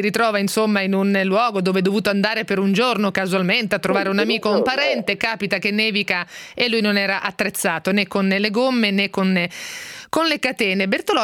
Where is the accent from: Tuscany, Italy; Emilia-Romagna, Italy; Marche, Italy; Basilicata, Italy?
Marche, Italy; Ancona; now in Milan, Italy; io sono di Ancona … parto dalla mia città, arrivo a Milano, ovviamente abito a Milano